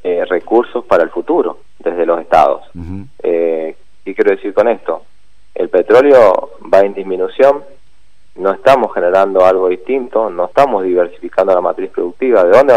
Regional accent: Mendoza, Argentina; como mendocino nos duele mucho

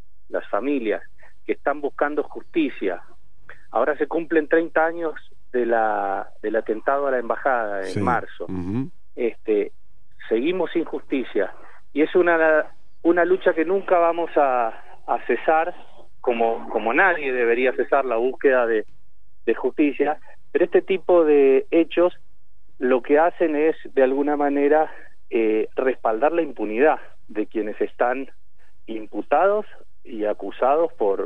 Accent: Argentina; Como argentino, como ciudadano argentino, yo confío en la justicia

